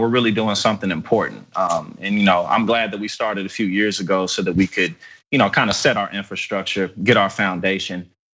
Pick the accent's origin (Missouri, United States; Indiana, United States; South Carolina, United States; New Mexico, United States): Missouri, United States; St. Louis; I'm from St. Louis, Missouri, for instance.